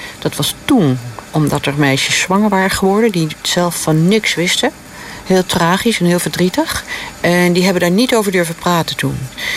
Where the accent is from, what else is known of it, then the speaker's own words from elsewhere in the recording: Netherlands; Ja, ik ben me ook heel erg bewust dat wij als Nederlanders, bijvoorbeeld met al die bondgenoten en met Amerika, enorm verbonden zijn.